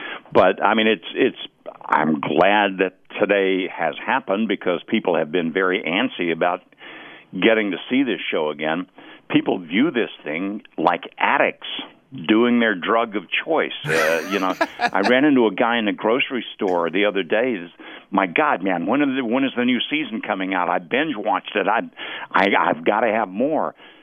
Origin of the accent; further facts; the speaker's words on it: the South, United States; I'm originally from the South